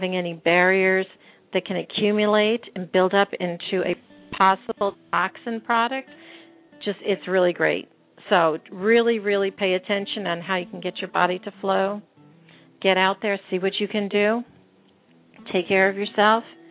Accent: Pennsylvania, United States; I grew up in Pennsylvania, so I know this well.

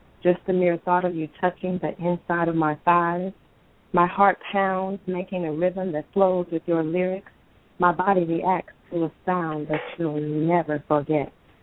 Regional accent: Kansas City, United States; I grew up in Kansas City, and so you hear, you know, from where I'm from, women don't really talk about their sexuality as much.

